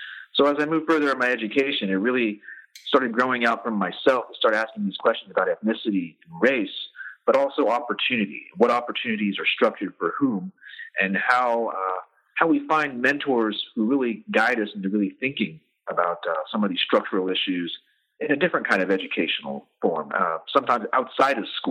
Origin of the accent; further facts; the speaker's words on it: Safford, Arizona, United States; And my hometown, one thing my hometown of Safford, around half the population is Mexican-American.